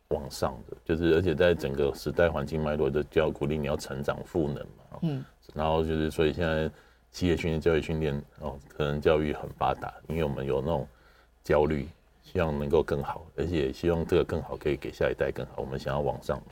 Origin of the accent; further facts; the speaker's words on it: Taiwan; 那我们台湾人其实相对来说阶级压迫没有那么深